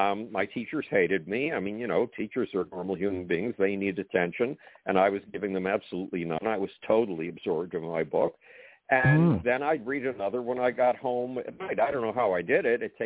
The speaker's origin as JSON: {"language": "English", "town": "Buffalo", "region": "New York", "country": "United States", "tie": "born or raised there", "said": "And I got plunged into all of this madness at the age of 10 when I was a total reject in my hometown of Buffalo, New York."}